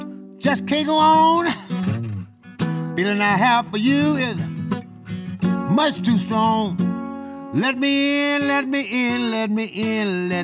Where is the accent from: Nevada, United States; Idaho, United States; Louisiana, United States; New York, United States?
Louisiana, United States; born there; also born or lived in Arkansas / Chicago; now in Jackson, United States; I was born in Louisiana, went to Arkansas with my father, who was a minister and pastor of a church.